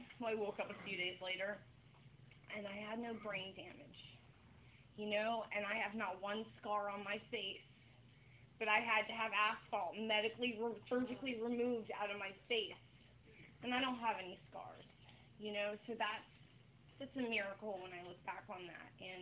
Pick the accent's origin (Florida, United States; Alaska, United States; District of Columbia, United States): Florida, United States; Lake Mary; And I lived in Lake Mary. I grew up in Lake Mary, and I was 14 years old